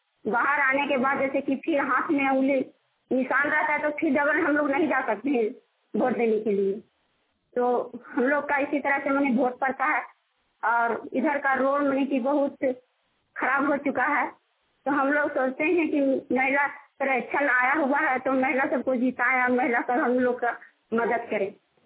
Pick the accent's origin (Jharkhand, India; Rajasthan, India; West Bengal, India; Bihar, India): Jharkhand, India; Barkatla; बरकतला के रहने वाले हूँ, पंचायती चाक झारखंड जिला हजारीबाग।